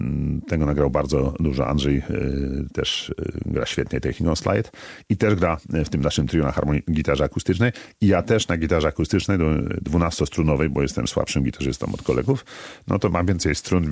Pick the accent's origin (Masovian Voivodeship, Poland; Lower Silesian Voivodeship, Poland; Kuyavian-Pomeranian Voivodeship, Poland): Kuyavian-Pomeranian Voivodeship, Poland; Toruń; usłyszałem na żywo w rodzinnym Toruniu